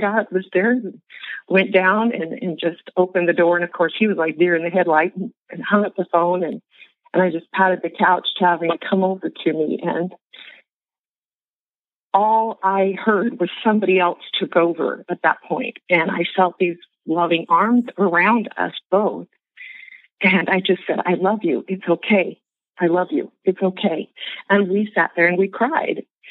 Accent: California, United States; And so my brothers, who live in the Bay Area, I'm from California, My family, they were donating thousands.

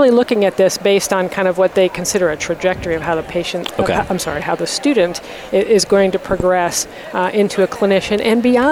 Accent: Buffalo, New York, United States; also born or lived in South, United States; Well, I grew up in Buffalo, but I've lived in the South.

